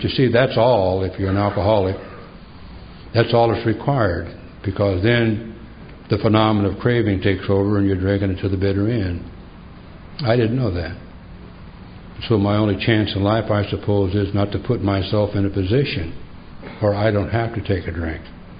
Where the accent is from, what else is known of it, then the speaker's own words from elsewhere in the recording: Willowbrook, California, United States; Where are you from? I'm from Willowbrook, baby.